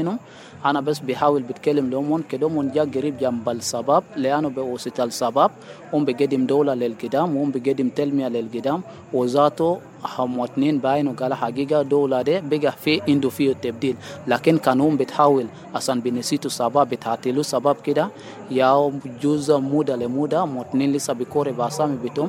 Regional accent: South Sudan; ومن ده كله أنا كمواطن جنوبي

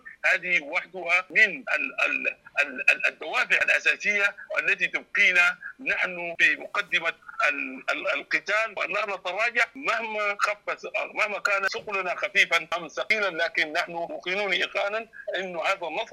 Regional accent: Sheikh al-Yaqut, Sudan; الشيخ الياقوت قريتي تعرضت أيضا لنهب وقتل وسحل

